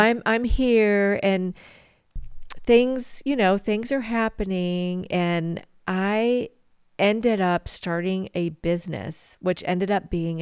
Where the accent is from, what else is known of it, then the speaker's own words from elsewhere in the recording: United States; I'm American. I'm American.